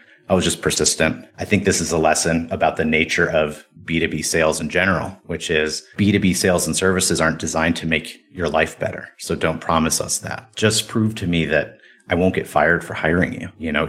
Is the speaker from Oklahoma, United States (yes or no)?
no; Cleveland, Ohio, United States; But I grew up in Cleveland. I graduated Shaker Heights High School in 1998.